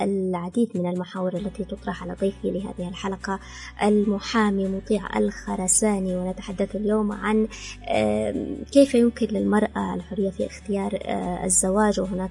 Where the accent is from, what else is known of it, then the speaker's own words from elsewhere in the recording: Yemen; نحن كمجتمع يمني نؤمن بها بشكل كبير جدا